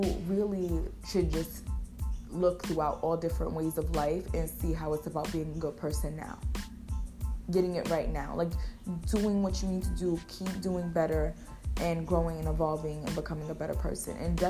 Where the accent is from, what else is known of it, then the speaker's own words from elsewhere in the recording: United States; Because I'm from America